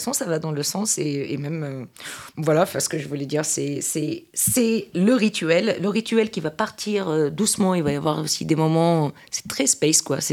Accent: Tunisia; Je viens de Tunisie. Je suis tunisienne, passeport vert, née et élevée.

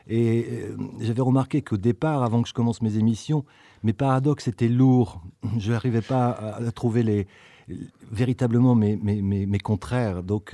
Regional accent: Avignon, Provence-Alpes-Côte d'Azur, France; born there; je ne parle pas mais j'ai un nom allemand. Et je suis né à Avignon, dans le sud de la France

